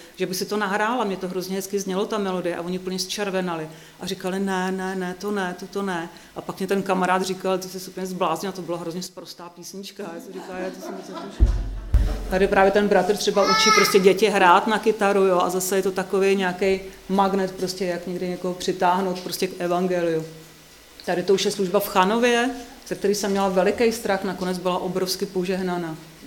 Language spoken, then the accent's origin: Czech; Teplice, Ústí nad Labem Region, Czechia; Já jsem z Teplic